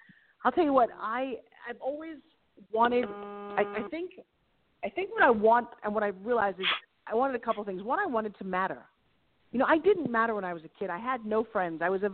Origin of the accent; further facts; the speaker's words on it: New York, United States; Well, so I grew up on Long Island. I'm a New York City girl.